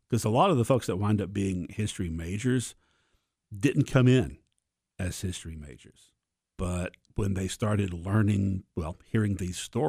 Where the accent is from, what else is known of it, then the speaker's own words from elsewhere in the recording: Sparta, Tennessee, United States; I'm from this area originally. I was born in Sparta, and I got my undergrad at Tech.